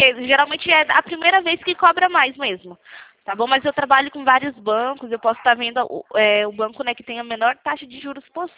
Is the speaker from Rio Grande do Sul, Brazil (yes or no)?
no; São Paulo, Brazil; eu sou de São Paulo.